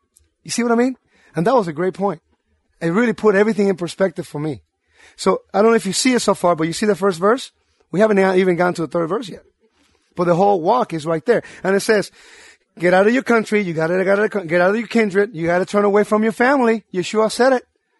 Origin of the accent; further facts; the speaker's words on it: Puerto Rico; I'm freezing like this because I'm from Puerto Rico.